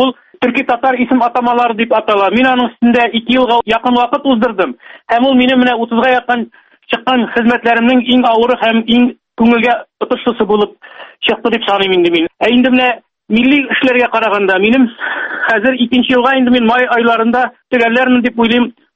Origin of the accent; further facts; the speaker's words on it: Yana Sala, Tatarstan, Russia; Менә туган чагым инде ул Балык Мишәсе районы, Яңа Сала дигән авыл. Бабамларның бабалары аңа нигез салган булганнар ул авылга 165 ел элек.